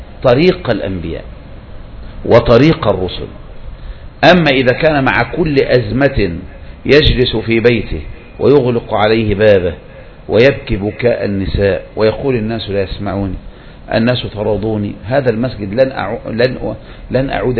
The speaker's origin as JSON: {"language": "Arabic", "country": "Egypt", "said": "كانت من أكثر أسباب الفتنة بالحزبيين المشاهير عندنا في مصر"}